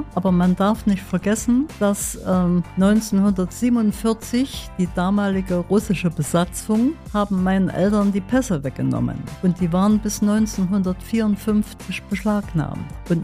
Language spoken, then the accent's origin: German; Gera, Thuringia, Germany; born there; ich bin im Juli geboren, also in Gera und nicht in Italien.